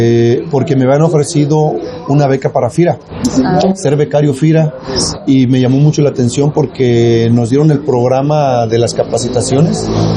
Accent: Pénjamo, Guanajuato, Mexico; fue que regresé a Pénjamo, a mi pueblo natal

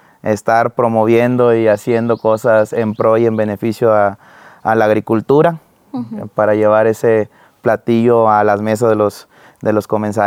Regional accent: Chetumal, Quintana Roo, Mexico; Claro, soy originario de Quintana Roo. Uh-huh. De la capital de Chetumal, Quintana Roo

